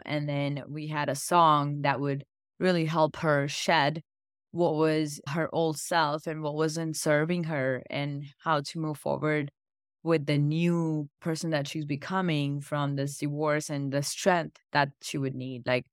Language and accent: English; India; So I come from India, and for us, food is a big love language.